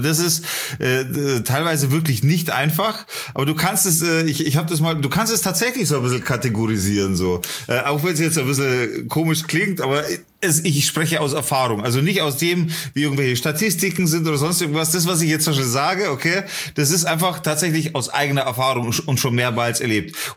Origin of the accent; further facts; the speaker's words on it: Leipzig, Saxony, Germany; born there; Nee, ich komme nicht aus Bayern. Ich bin in der Ecke geboren, in Leipzig.